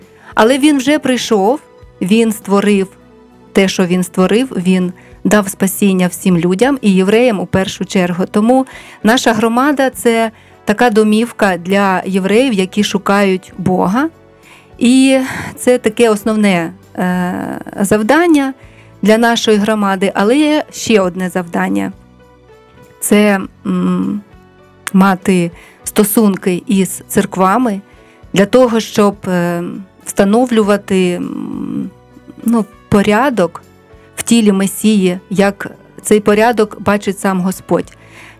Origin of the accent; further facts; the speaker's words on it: Luhansk Oblast, Ukraine; also born or lived in Kharkiv; now in Kyiv, Ukraine; Я народилася в Луганській області і прожила там до 2014 року. І лише з початком вторгнення Росії до моєї домівки ми переїхали спочатку у Харків всією родиною